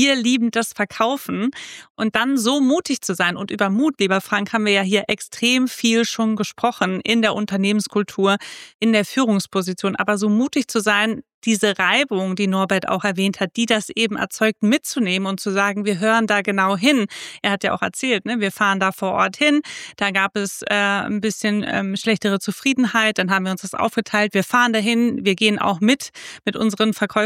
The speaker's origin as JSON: {"language": "German", "town": "Marburg", "region": "Hesse", "country": "Germany", "tie": "born or raised there", "said": "Also ich sitze hier gerade in meiner Heimat in Marburg"}